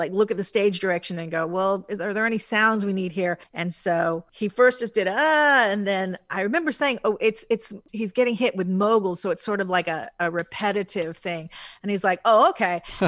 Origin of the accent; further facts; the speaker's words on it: Hawaii, United States; I mean, I'm sorry, Molokai, and I'm from Hawaii.